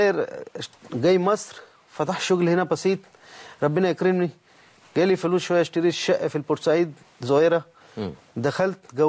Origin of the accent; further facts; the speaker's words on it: India; Arabic is a second language; now in Egypt; يعني انا من هند، لكن انا لا بحب هند اكتر من مصر